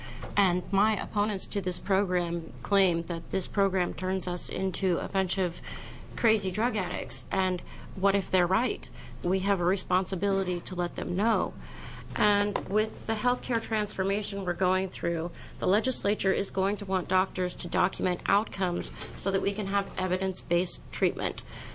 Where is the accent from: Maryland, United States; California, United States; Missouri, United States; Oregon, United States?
Oregon, United States; Happy Valley; I'm from Happy Valley, Oregon.